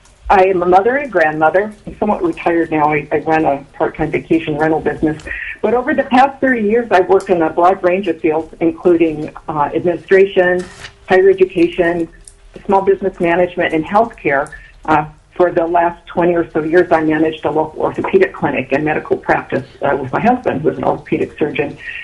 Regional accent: Fairbanks, Alaska, United States; also born or lived in Juneau; I'm a lifelong Alaskan. I grew up in Fairbanks and spent 10 years in Gino

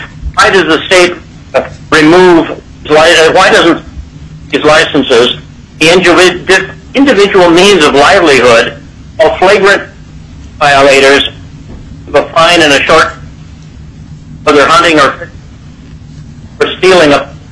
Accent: Wasilla, Alaska, United States; I'm from Wasilla, testifying on behalf of myself.

